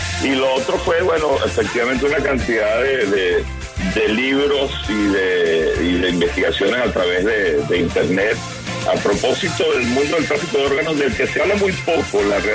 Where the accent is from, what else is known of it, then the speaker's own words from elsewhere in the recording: Venezuela; bueno, yo soy venezolano